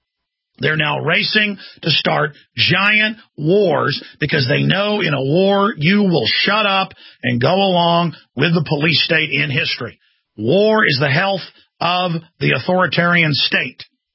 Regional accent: United States; I'm a red-blooded human being. I'm an American, but I'm a human being first.

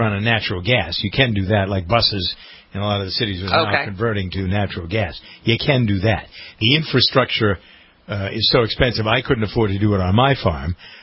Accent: Framingham, Massachusetts, United States; I actually found a pizza place here in Framingham, my hometown

